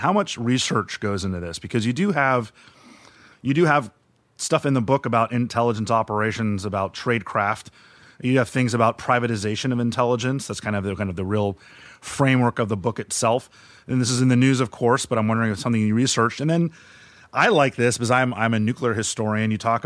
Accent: Miami, Florida, United States; now in Washington, United States; I'm from Miami, I live in Washington.

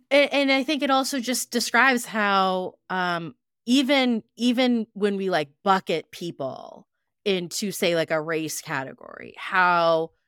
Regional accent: United States; born there; I'm Pakistani, American born

